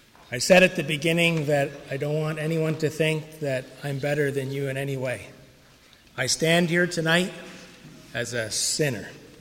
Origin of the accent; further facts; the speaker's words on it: Ontario, Canada; Most of you know that I'm from Ontario